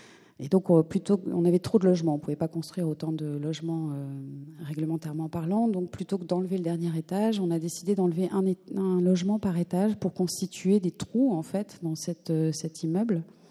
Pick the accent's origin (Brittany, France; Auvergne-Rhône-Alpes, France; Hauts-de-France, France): Hauts-de-France, France; Lille; je peux le dire parce que je suis lilloise, mais c'est vrai qu'à Lille, il pleut souvent